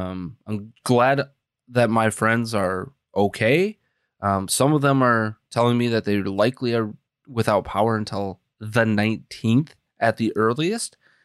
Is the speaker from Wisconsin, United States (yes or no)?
yes; Wisconsin, United States; go out to my home state of Wisconsin.